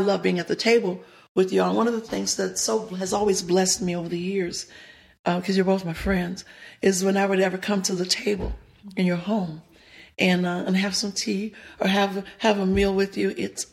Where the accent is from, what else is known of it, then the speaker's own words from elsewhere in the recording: the South, United States; one of the things growing up in the South that I always yearned and always desired was to have a daddy.